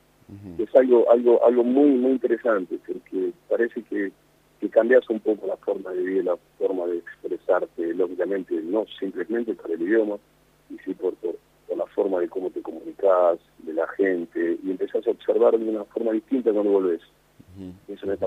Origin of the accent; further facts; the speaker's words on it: Benito Juárez, Buenos Aires Province, Argentina; now in La Plata, Argentina; nunca negar que nací en Benito.